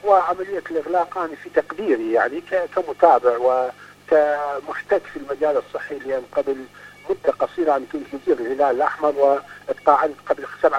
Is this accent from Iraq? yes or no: yes; Iraq; إحنا عندنا في العراق